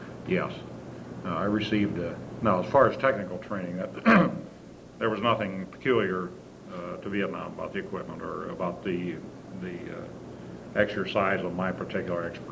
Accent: Nebraska, United States; born there; I'm 47 years old. I was born in Nebraska. I'm a middle-class family. My father was a dentist. And I'm the youngest child.

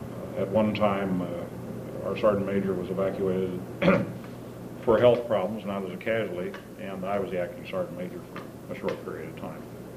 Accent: Nebraska, United States; born there; I'm 47 years old. I was born in Nebraska. I'm a middle-class family. My father was a dentist. And I'm the youngest child.

